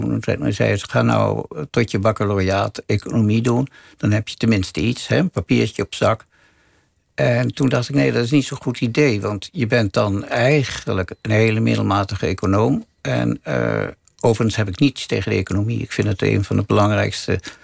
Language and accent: Dutch; Laren, North Holland, Netherlands; ben ik geboren en getogen in Laren. En ik vind het daar heerlijk.